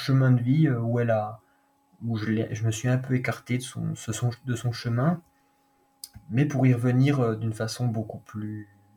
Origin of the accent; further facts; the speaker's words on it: Bourgogne-Franche-Comté, France; born there; même si je suis né dans le Doubs, pas très loin